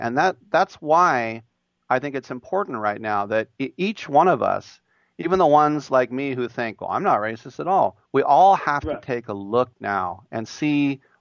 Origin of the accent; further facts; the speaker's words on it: Oakland, California, United States; a person like myself who's born and raised near Oakland, California, which is very diverse